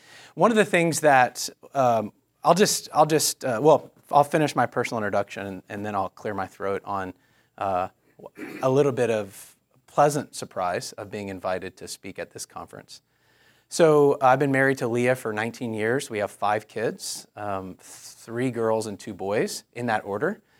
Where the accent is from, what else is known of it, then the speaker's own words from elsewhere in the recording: Indiana, United States; I'm from Indiana originally, from southern Indiana.